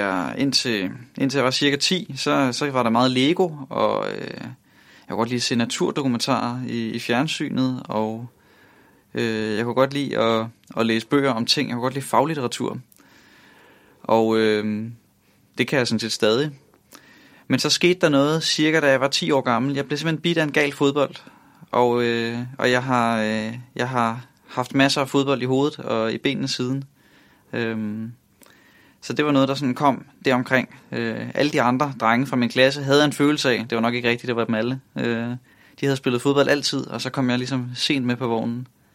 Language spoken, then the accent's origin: Danish; Gilleleje, Capital Region of Denmark, Denmark; also born or lived in Copenhagen; jeg er født i København på Rigshospitalet, og indtil cirka jeg begyndte skole, så har jeg faktisk boet i København, og så er jeg vokset op siden da i Nordsjælland, i Gilleleje, og ja, har boet der indtil jeg flyttede hjemmefra.